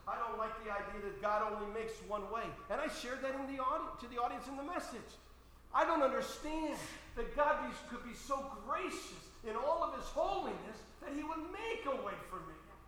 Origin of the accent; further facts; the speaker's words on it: New Jersey, United States; I grew up in Greenboro. We used to go through Plainfield all the time.